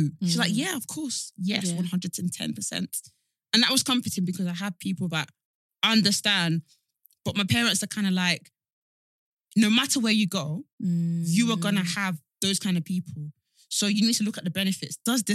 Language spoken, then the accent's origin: English; London, United Kingdom; And maybe it was because I came from East London, where it was like very diverse. And I came to Essex